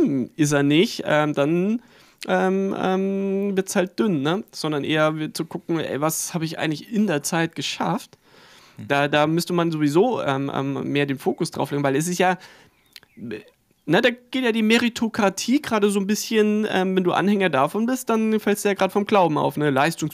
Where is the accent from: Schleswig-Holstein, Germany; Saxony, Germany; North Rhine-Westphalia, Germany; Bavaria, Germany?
Bavaria, Germany; Munich; now in Hamburg, Germany; Nee, vor 13 Jahren bin ich nach Hamburg gezogen als Münchner.